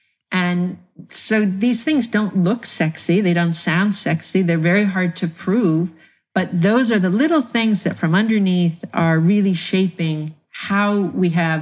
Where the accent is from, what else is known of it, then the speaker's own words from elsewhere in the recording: United States; particularly it affects me since I'm an American